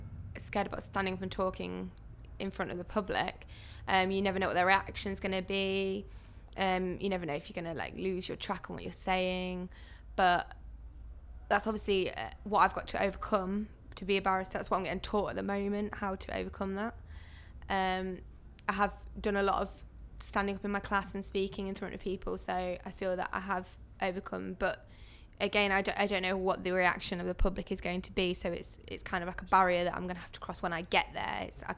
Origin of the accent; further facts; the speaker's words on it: East Midlands, United Kingdom; now in London, United Kingdom; I'm 23 years old and I'm originally from Lincolnshire but I live in London.